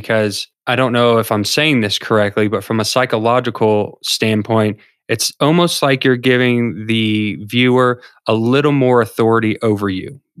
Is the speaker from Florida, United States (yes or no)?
yes; Florida, United States; I come from Florida. I'm a beach guy.